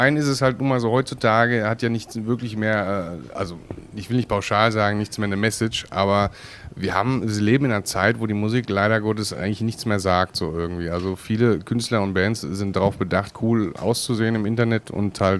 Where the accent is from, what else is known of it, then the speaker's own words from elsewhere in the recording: North Rhine-Westphalia, Germany; now in Mannheim, Germany; ich komme ja eigentlich aus der Dortmunder Ecke.